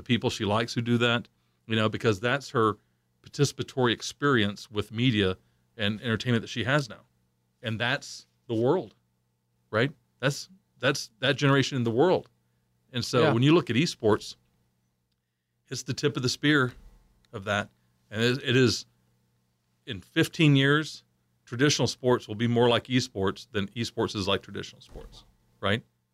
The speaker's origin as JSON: {"language": "English", "town": "Oklahoma City", "region": "Oklahoma", "country": "United States", "said": "I'm from a suburb. I'm from Oklahoma City."}